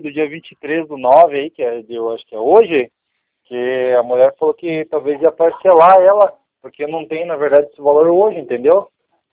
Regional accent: Ponta Grossa, Paraná, Brazil; born there; Nova Rússia, Ponta Grossa.

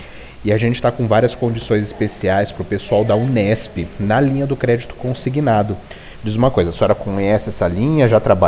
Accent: Bauru, São Paulo, Brazil; eu sou daqui de Bauru mesmo.

